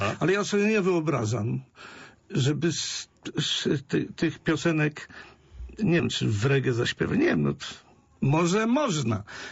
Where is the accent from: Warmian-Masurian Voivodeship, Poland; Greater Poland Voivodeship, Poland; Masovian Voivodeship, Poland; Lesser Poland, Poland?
Greater Poland Voivodeship, Poland; now in Świebodzin, Poland; jestem wielkopolaninem z dziada, pradziada i zawsze mile wracam do Poznania. Bo muszę powiedzieć, że ja mieszkam w Świebodzinie, czyli nazywają mnie Lubuszaninem